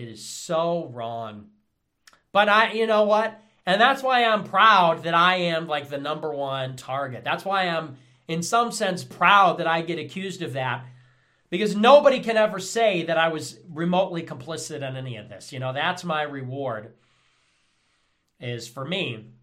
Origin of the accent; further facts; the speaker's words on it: United States; I'm an American patriot.